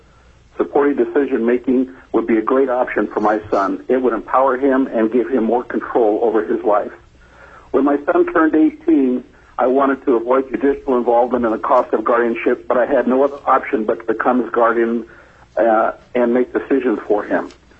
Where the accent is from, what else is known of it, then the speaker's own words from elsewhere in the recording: Fairbanks, Alaska, United States; I am from Fairbanks